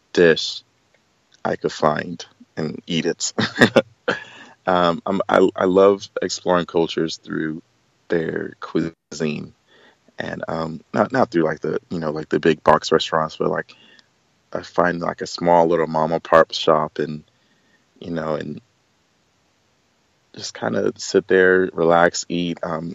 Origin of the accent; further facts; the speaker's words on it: Florida, United States; And I'm from Florida, which is completely flat.